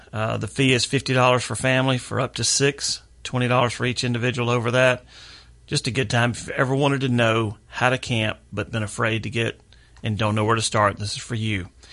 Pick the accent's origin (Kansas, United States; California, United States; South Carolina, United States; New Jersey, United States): South Carolina, United States; Chester; My hometown of Chester, South Carolina, is host to the Big Green Fishing Tournament.